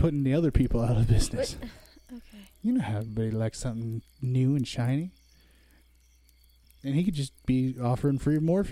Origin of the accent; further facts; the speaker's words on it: Kansas, United States; We're from Southeast Kansas, okay?